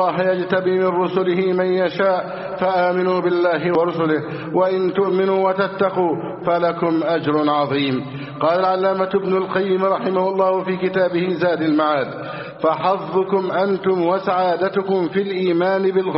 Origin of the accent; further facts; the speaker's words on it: Egypt; اللهم احفظ بلدنا مصر أمنا أمانا، سخاء رخاء